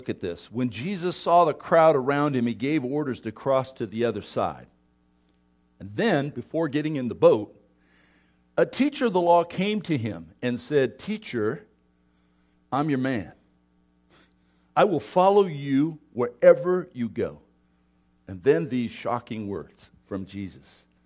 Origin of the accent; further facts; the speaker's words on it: Scotland, United Kingdom; It helps that I'm Scottish. You know, a Scotsman